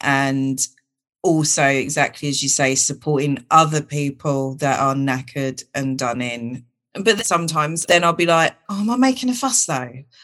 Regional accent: United Kingdom; obviously I'm from Britain

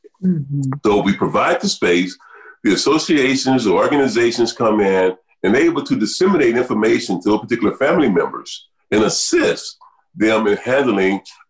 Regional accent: Compton, California, United States; born there; But I was born in South Central LA. I was born in Compton, California.

